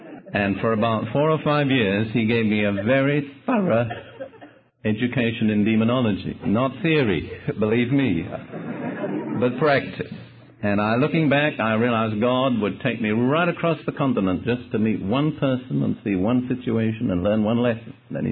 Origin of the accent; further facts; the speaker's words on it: United Kingdom; now in United States; I'm still a British citizen, too. And I respect and honor my own country.